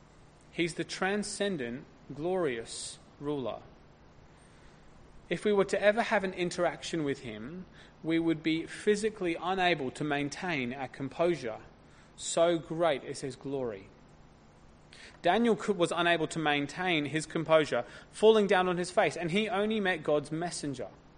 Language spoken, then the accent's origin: English; United Kingdom; As you may or may not know, I'm British.